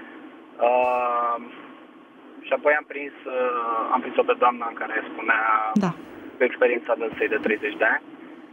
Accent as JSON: {"language": "Romanian", "region": "Bucharest", "country": "Romania", "said": "sunt din București."}